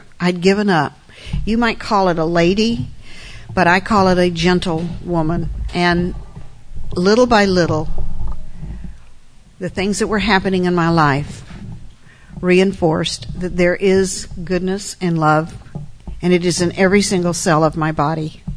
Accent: Richmond, Virginia, United States; also born or lived in Pennsylvania; now in Texas, United States; We came here from Pennsylvania, and believe me, coming from Richmond, Virginia to Pennsylvania to Texas is quite a change, but we made it through, and I'm glad that we're in Texas.

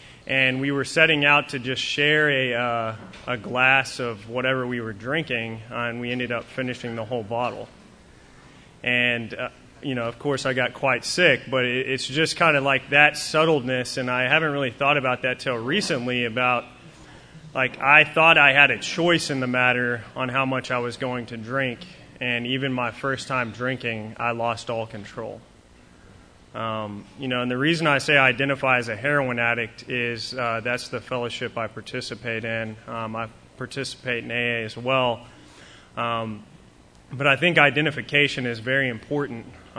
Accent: Odessa, Texas, United States; You know, I'm from Odessa, Texas, so all we really have there is football, oil, and drugs and alcohol.

